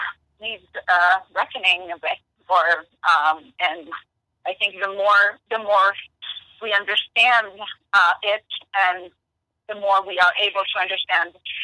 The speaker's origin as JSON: {"language": "English", "country": "France", "second_language": "English", "moved": "yes", "lives_now": "New York, United States", "said": "Yes. Mm-hmm. I've been here since 95. I came here from Europe, from France."}